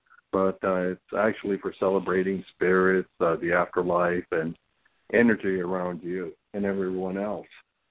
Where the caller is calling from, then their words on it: California, United States; I'm from California.